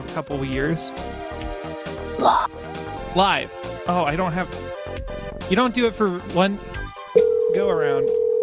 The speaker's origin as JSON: {"language": "English", "country": "United States", "said": "I'm a dumb foreigner. I'm from America."}